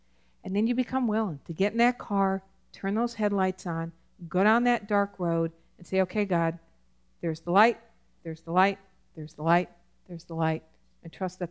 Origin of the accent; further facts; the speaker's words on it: Wisconsin, United States; back when there weren't like a lot of street lights and those dark country roads when I grew up in Wisconsin, that there and hills, and it was hilly